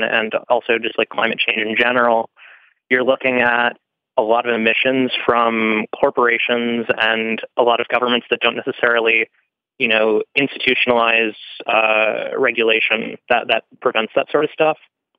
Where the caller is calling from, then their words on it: New York, United States; Long Island, New York.